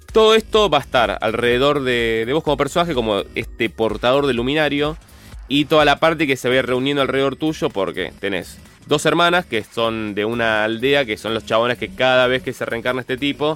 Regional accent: Argentina; exacto, somos argentinos, así que lo podemos jugar lo más tranquilo de la vida

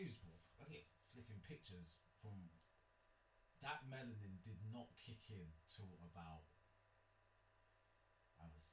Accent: New York City, New York, United States; I grew up in the Bronx, man. Bronx.

